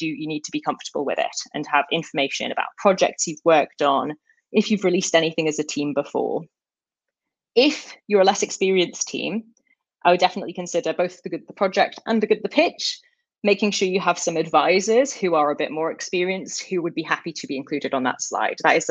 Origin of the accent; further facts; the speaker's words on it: United Kingdom; I'm British, and famously, the British are bad at talking about money.